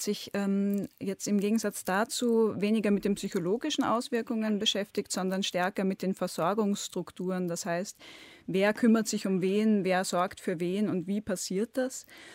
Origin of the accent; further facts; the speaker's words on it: Hesse, Germany; Das heißt, in Hessen, wo ich herkomme, mussten die Tafeln zum Beispiel schließen